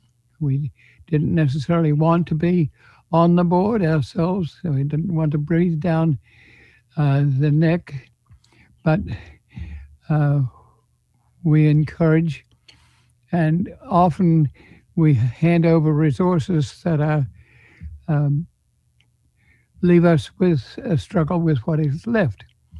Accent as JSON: {"language": "English", "country": "Australia", "lives_now": "United States", "said": "I came from Australia"}